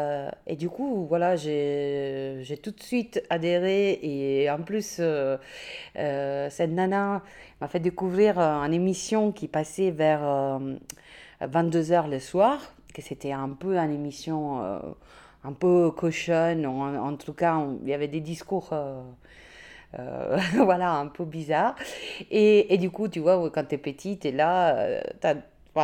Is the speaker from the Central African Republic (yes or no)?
no; Italy; now in France; j'ai 43 ans, je suis italienne